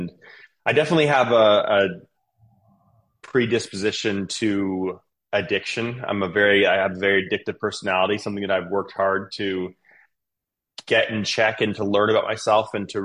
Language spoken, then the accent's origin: English; Ontario, Canada; I grew up in Canada, as I was telling you before we started recording. I'm Canadian, born and raised. I grew up on a farm about 2.5 hours east of Toronto, a 500-acre cattle farm.